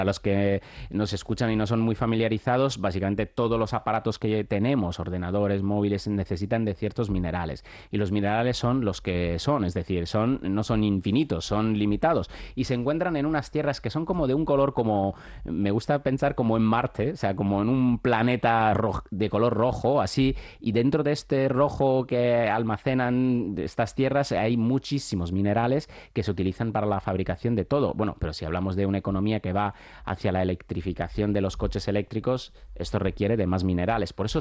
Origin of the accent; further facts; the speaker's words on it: Italy; también te digo, como italiano también